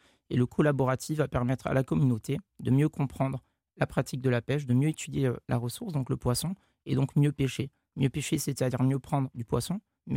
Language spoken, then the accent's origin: French; Gabon; J'ai grandi au Gabon, en Afrique. On était très proche de la nature, très proche de la mer.